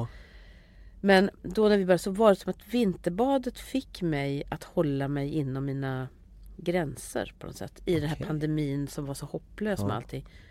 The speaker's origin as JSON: {"language": "Swedish", "town": "Finspång", "region": "Östergötland", "country": "Sweden", "tie": "born or raised there", "said": "jag försöker tänka hur det var när jag växte upp i Finspång."}